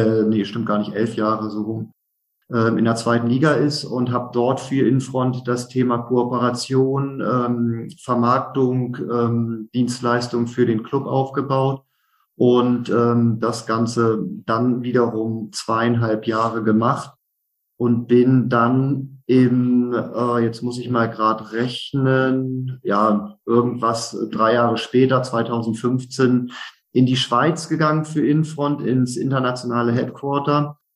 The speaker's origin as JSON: {"language": "German", "town": "Uelzen", "region": "Lower Saxony", "country": "Germany", "tie": "born there", "said": "Bin geboren in der Lüneburger Heide in Uelzen zwischen Hamburg und Hannover"}